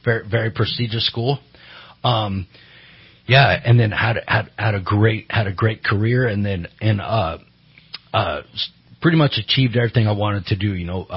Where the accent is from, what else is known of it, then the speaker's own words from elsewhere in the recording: Redding, California, United States; I grew up here in Reading and, been a professional drummer for, gosh, over 25 years, right? I graduated Shasta High in 92, put my drums in back of my truck and drove up to Seattle.